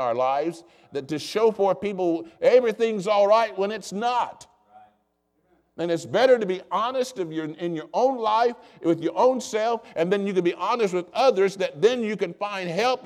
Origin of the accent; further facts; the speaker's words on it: United States; somebody would honk a horn, I'd think they know I'm American.